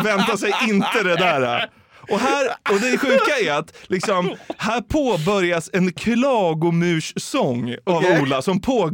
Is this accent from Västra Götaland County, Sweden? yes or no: no; Stockholm, Stockholm County, Sweden; also born or lived in Norrtälje; Jag flyttade från Stockholm till Norrtälje när jag var 11 år.